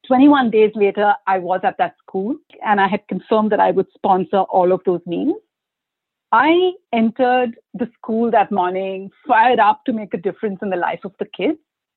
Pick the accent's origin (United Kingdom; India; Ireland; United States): India; So I'm Indian by birth, Spanish by name, U.S. and Canadian by citizenship. I am immensely enriched by the unity in my cultural diversity. I grew up in India.